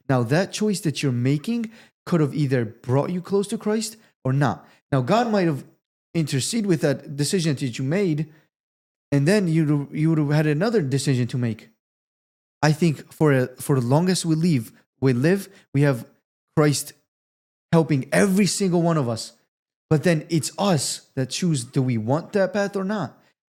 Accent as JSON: {"language": "English", "region": "Georgia", "country": "United States", "tie": "born or raised there", "said": "And you got to understand, we grew up in Georgia."}